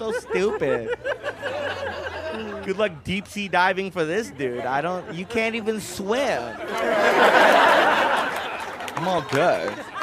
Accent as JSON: {"language": "English", "country": "India", "said": "I was like, really, bro? You're British. And I'm Indian."}